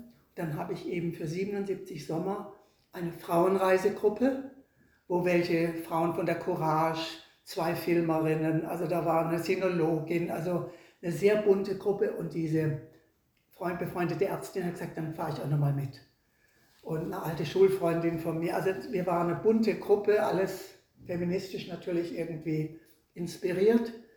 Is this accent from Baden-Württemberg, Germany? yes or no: yes; Baden-Württemberg, Germany; Und dann sage ich, aus dem Schwarzwald.